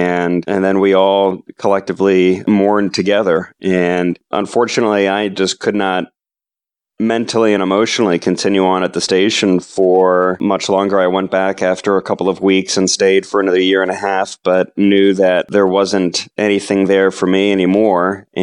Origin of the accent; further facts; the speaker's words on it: Philadelphia, Pennsylvania, United States; I'm not from here originally. I'm from Philadelphia, but this is home for me